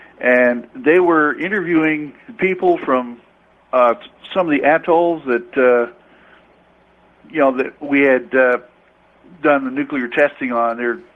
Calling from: Brownsburg, Indiana, United States; I'm listening from Brownsburg, Indiana on WIBC 1070.

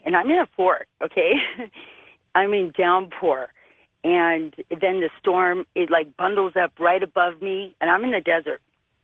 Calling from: Landers, California, United States; from Landers.

